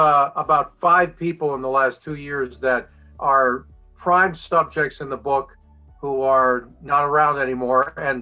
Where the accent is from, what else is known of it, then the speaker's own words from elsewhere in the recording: Culver City, California, United States; I grew up in Culver City, and we moved to Doheny and Sunset area, right on the west side of town.